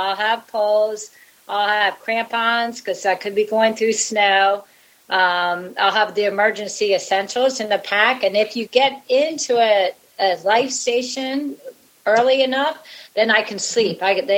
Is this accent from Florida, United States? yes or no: yes; Jacksonville, Florida, United States; it starts in Jacksonville, my hometown, which is cool.